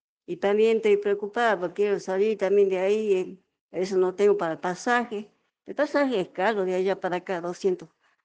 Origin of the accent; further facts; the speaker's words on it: Perico, Jujuy, Argentina; yo soy acá de Perico, nada más. Al momento estoy en la finca.